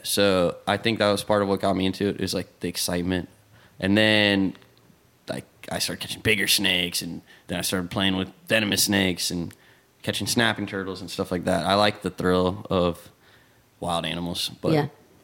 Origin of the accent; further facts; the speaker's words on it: Richmond, United States; I'm from Richmond. I was born here in the city, and my parents still live in the same house that I lived in my whole life.